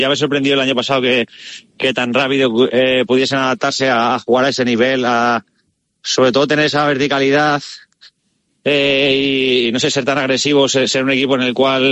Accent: Seville, Andalusia, Spain; born there; yo nací en Sevilla y tengo mucha familia bética

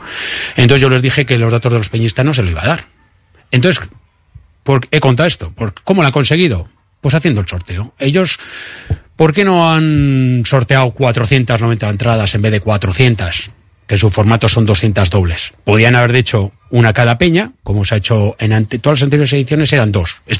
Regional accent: Bilbao, Basque Country, Spain; de Getxo soy yo. Bueno, yo soy de Bilbao.

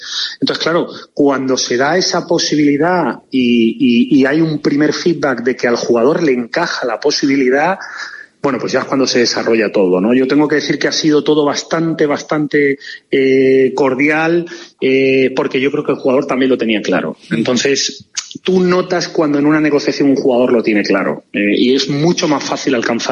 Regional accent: Málaga, Andalusia, Spain; yo, por ejemplo, que me formé y me crié en Málaga

